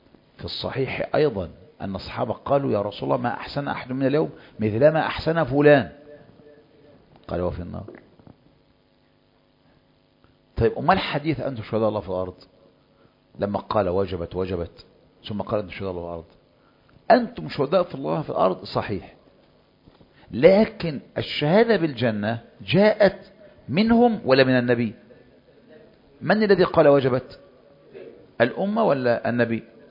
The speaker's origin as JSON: {"language": "Arabic", "country": "Egypt", "said": "إن لو كان عندنا في مصر وكذا مثل هذا الفضل"}